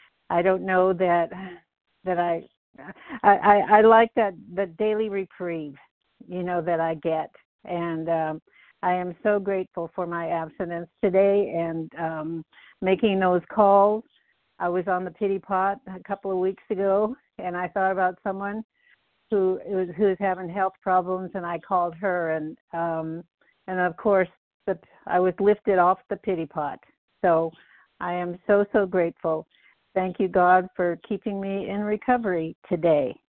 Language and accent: English; Claremont, California, United States; I'm from Claremont, California.